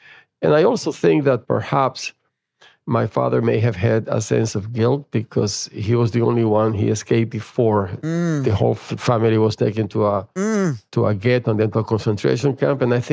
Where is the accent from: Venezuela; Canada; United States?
Venezuela; From my home country, Venezuela, there are many people leaving the country for all sorts of reasons.